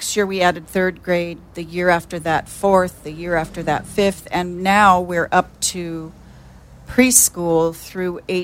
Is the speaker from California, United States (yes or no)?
yes; Laguna Beach, California, United States; So Laguna's my hometown, and I've just always been here. I have a business here, and so I'm a Lagoonian